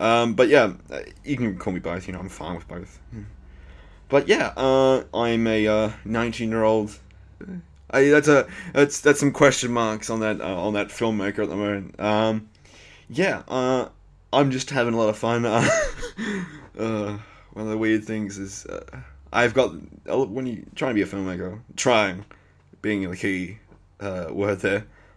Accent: Australia; It's 'cause I'm Australian.

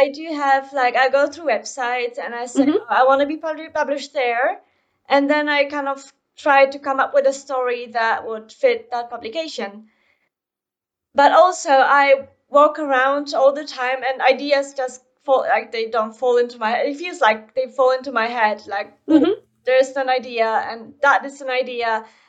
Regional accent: Poland; I'm originally from Poland, and there was this video campaign trying to kind of create unity between Polish people by the power of bread.

